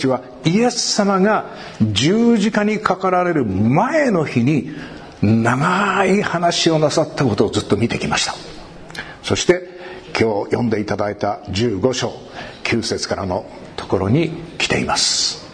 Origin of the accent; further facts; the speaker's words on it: Hokkaido, Japan; born there; 北海道の生まれだからかもしれません。